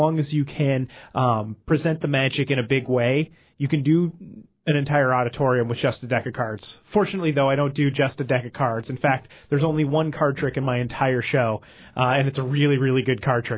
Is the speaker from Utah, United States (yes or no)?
no; California, United States; also born or lived in Hollywood; now in Boise, United States; I live in Boise, Idaho now, but I grew up in California, and I lived in Hollywood for the last 11 years.